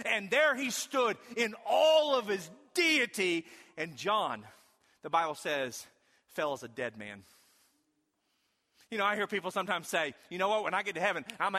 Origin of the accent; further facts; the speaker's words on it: Lebanon, Missouri, United States; I'm from Lebanon, Missouri.